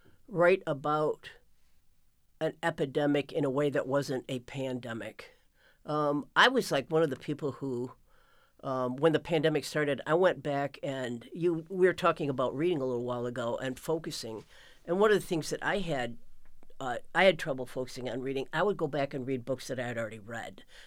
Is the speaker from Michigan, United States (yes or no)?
yes; Michigan, United States; like when I was growing up in Michigan, there were certain families that were, they didn't permit dancing or gym class or being inoculated.